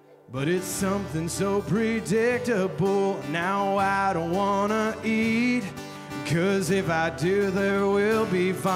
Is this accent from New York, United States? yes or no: no; Yakima, Washington, United States; I grew up in Yakima, but it's pronounced Yakima, but I never knew.